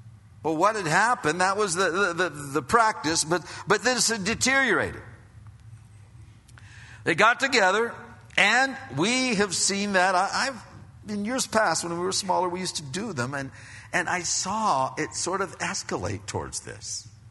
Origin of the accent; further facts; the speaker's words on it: Pennsylvania, United States; now in California, United States; I was real mixed up when I came from Pennsylvania out here, because we call lunch dinner, and then we call dinner supper.